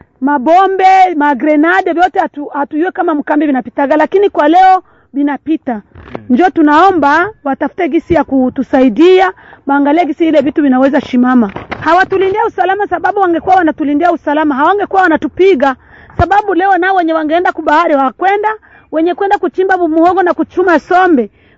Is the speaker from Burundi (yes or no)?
yes; Burundi; now in DR Congo; Sisi tulitoka Burundi tunakimbia ni masasi. Tulikimbia serikali ya Burundi ambayo ilikuwa inanyanyasa wa raia.